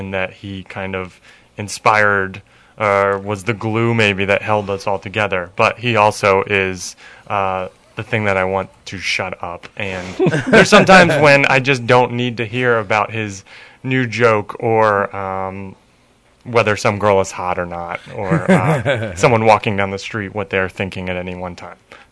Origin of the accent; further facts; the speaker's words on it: Virginia, United States; now in Richmond, United States; from growing up in Northern Virginia